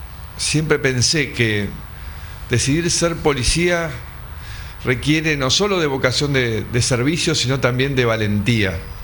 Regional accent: Argentina; como argentino

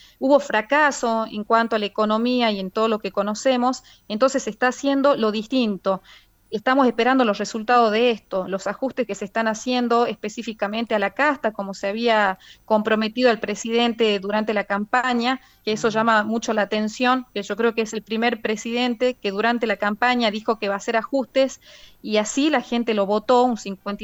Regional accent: Rosario de Lerma, Salta, Argentina; Yo vivo en Rosario de Lerma, en mi pueblo

